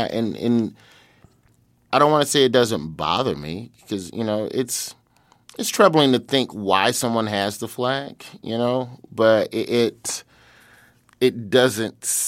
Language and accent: English; Alabama, United States; moved away as an adult; now in Los Angeles, United States; My first 9 years of comedy from 98 until I moved to Los Angeles, you know, I was a Southern and Midwest act.